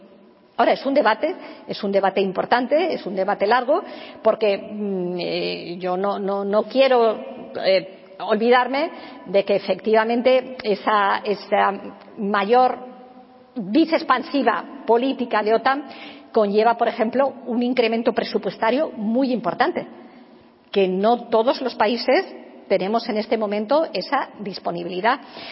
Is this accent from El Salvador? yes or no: no; Spain; Yo como española sentí una cierta vergüenza